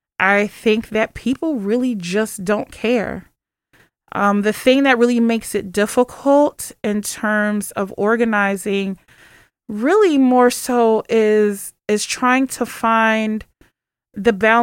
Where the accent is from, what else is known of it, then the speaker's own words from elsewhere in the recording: Philadelphia, Pennsylvania, United States; like I'm from Philly, so I know, you know